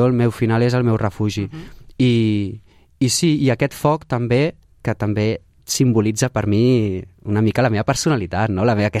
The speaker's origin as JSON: {"language": "Catalan", "town": "Sabadell", "region": "Catalonia", "country": "Spain", "tie": "born there", "said": "sí, la meva ciutat, ciutat estimada, la meva ciutat natal, on vaig néixer"}